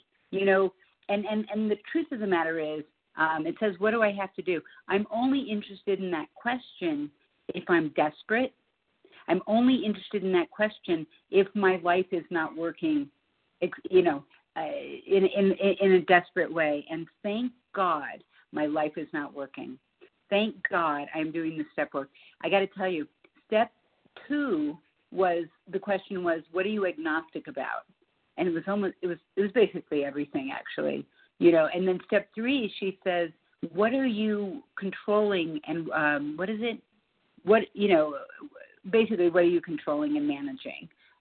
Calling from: Boulder, Colorado, United States; I'm calling from Boulder, Colorado, and just thrilled to be on the line.

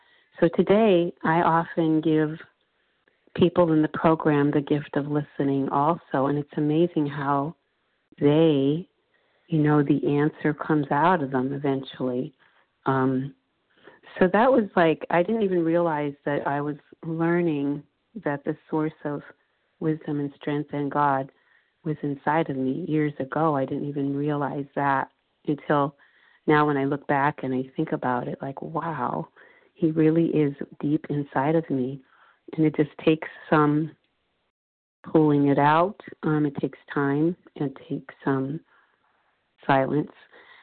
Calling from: Florida, United States; S as in Sam, Florida.

